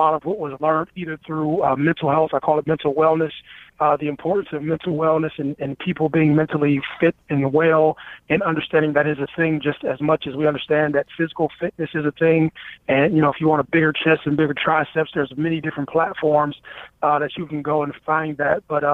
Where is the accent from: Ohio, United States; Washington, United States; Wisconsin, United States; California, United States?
Ohio, United States; Youngstown; You know, I ran with guys in my neighborhood. I come from Youngstown.